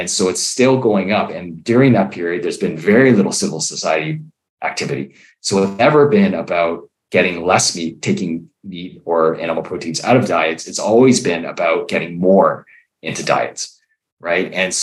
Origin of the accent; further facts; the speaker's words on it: Canada; me growing up in Canada, I always was surrounded by Humane Society, you know, the anti-fur movement